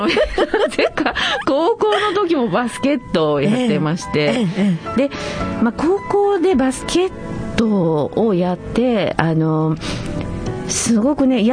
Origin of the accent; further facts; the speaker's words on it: Tokoname, Aichi, Japan; born there; 私はですね、愛知県の知多半島の常滑市というところで生まれました。